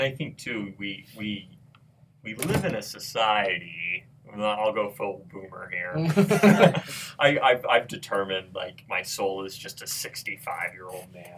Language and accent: English; Rigby, Idaho, United States; none of my friends from Rigby none of my friends from my hometown go to Utah State.